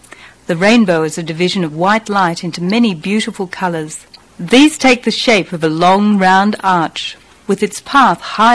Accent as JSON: {"language": "English", "town": "Melbourne", "region": "Victoria", "country": "Australia", "tie": "born there", "said": "I was born in Melbourne, which is in the state of Victoria, in the very southern part of Australia."}